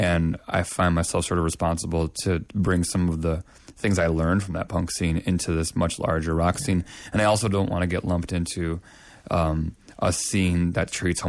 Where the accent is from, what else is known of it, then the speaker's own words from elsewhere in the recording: Chicago, Illinois, United States; also born or lived in Indianapolis, United States; I was born in Indianapolis, but I did not spend much time there. I grew up in Chicago.